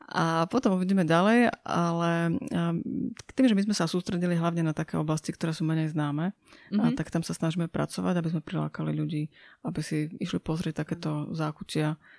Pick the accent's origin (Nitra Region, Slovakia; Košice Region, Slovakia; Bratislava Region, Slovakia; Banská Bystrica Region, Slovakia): Košice Region, Slovakia; Košice; Ja som z Košic.